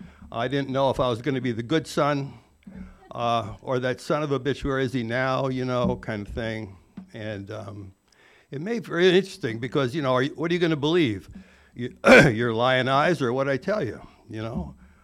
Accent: New York, United States; And I played sports, I grew up in New York, and you could, at the time, you could drink legally when you're 18.

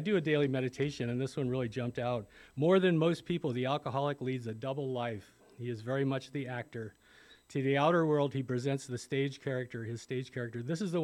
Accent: St. Louis, Missouri, United States; also born or lived in Florida; I grew up in St. Louis, but I was living in Florida at the time.

